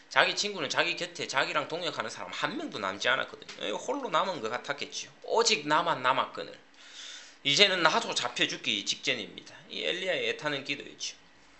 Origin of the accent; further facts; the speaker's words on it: South Korea; 우리는 선택해서 한국 사람으로 태어난 것 아닙니다. 그냥 태어나고 보니 한국 사람이었고, 한국을 사랑하면서 살아갑니다.